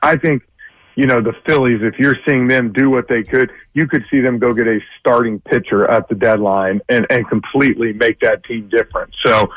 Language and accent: English; Atlanta, Georgia, United States; But, you know, at the end of the day, I grew up here in Atlanta. That's who I am.